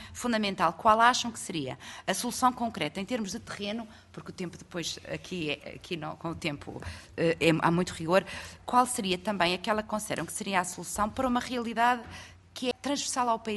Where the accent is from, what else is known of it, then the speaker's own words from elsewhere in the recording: Minho, Portugal; eu sou de uma zona de minifúndio. Eu sou do Minho, minifúndio mais minifúndio